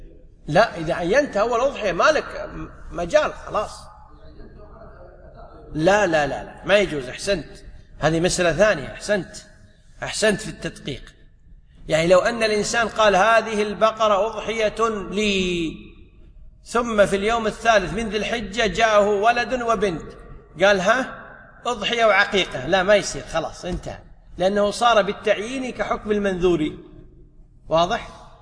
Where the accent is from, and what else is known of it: Kuwait